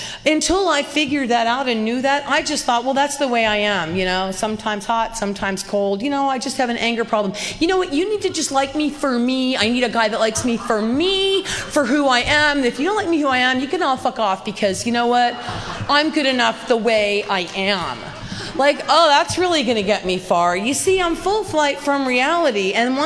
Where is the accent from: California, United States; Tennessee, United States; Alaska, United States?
California, United States; Claremont; I come from an educated background. I grew up in Claremont, California.